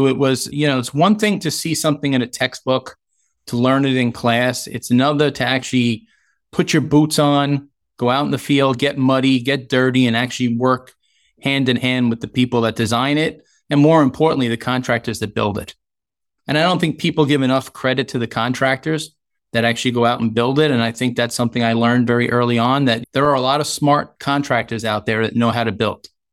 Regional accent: Brooklyn, New York, United States; Grew up in Brooklyn, New York.

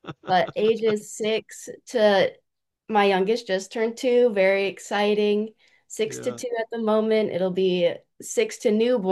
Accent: Minneapolis, Minnesota, United States; now in Woodruff, United States; I come from Minnesota. I was raised out on the outskirts of Minneapolis, and we have lived in South Carolina now for it'll be 4 years next spring.

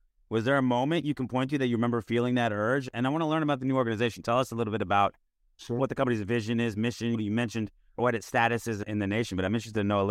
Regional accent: Arizona, United States; now in Florida, United States; Much like Hopko, I came from Arizona to Florida, gotten a lot better.

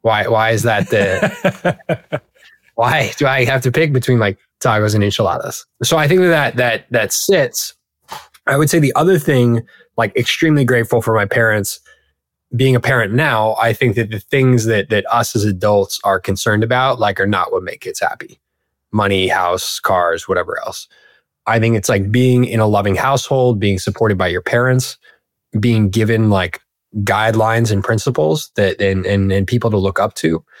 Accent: California, United States; So I grew up in Southern California. Dad is Mexican, mom's Italian, never lacking good food.

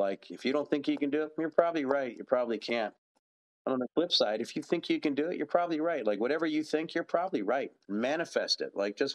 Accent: Kitchener-Waterloo, Ontario, Canada; And I'm just glad to connect with a few people from my hometown of Kitchener-Waterloo.

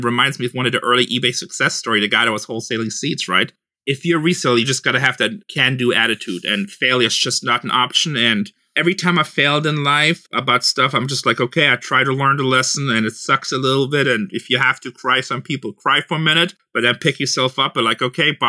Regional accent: Germany; now in United States; I'm an immigrant, just for the record, first generation. I wasn't even born here, so my daughter's first generation. I'm from Germany.

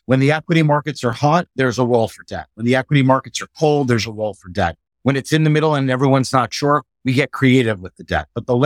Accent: East Coast, United States; moved away as an adult; now in San Diego, United States; I grew up on the East Coast, went to college and law school on the East Coast.

